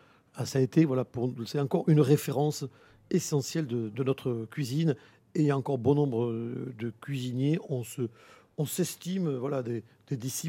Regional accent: Nouvelle-Aquitaine, France; Les merveilles, c'est un biscuit qu'on fait chez nous en Béarn quand on revient à 4 heures.

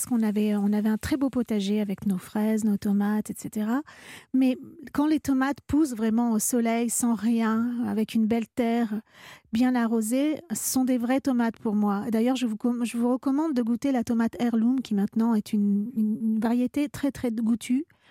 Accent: Italy; c'était le gâteau de mon enfance en Italie.

